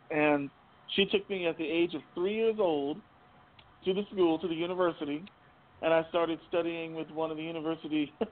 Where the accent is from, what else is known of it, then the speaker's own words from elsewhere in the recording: Pine Bluff, Arkansas, United States; Well, I grew up, I was born and raised in Arkansas, grew up in Pine Bluff, Arkansas